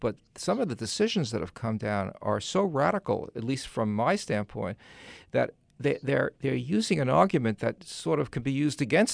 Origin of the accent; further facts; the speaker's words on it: New York, United States; Well, if I get it wrong, I have to plead that I'm a New Yorker.